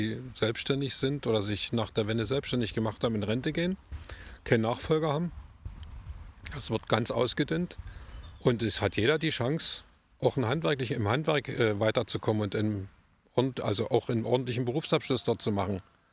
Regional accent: Görlitz, Saxony, Germany; Also ich bin ja hier geboren in Görlitz.

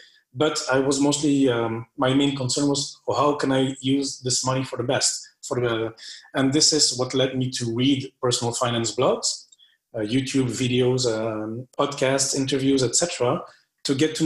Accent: Belgium; also born or lived in France / Norway; now in Luxembourg; I'm actually from Belgium in Europe, and I currently live in Luxembourg, which is just a tiny country next to Belgium. So it's heart of Europe, actually. I also lived in France 1 year. I lived in Norway 10 years.

